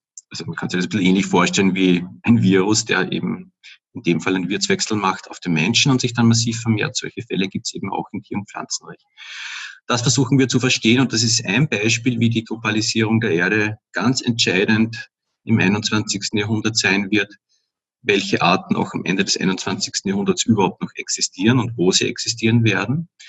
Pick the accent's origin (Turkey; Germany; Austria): Austria; Upper Austria; now in Vienna, Austria; Ich komme eigentlich aus Oberösterreich, bin halt vor etwa 20 Jahren, eigentlich schon über 20 Jahren nach Wien gezogen und lebe jetzt auch schon seit ziemlich vielen Jahren hier in Währing. Also ich fühle mich auch als Währinger.